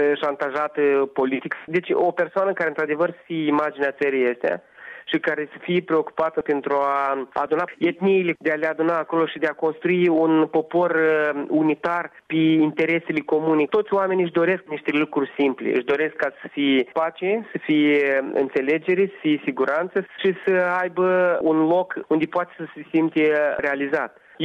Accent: Gagauzia, Moldova; Romanian is a second language; sunt găgăuz, jet de jet. Am învățat română la școală, așa cum dumneavoastră învățați engleză.

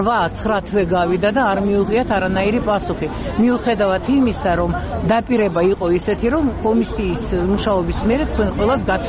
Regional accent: Gori, Shida Kartli, Georgia; now in Tbilisi, Georgia; გორიდან ვარ წარმოშობით

